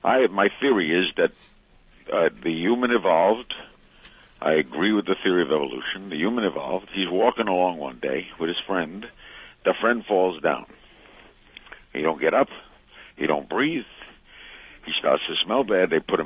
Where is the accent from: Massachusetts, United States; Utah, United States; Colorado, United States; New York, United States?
New York, United States; Brooklyn; moved away as an adult; now in Miami, United States; I grew up in Brooklyn. I worshiped the Dodgers. I left in 1957 to go down to Miami to break into radio.